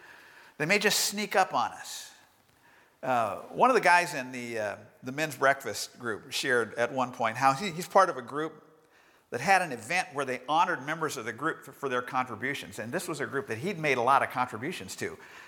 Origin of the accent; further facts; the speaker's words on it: Bakersfield, California, United States; You all know I grew up in Bakersfield, a place that most people think of as blazing hot.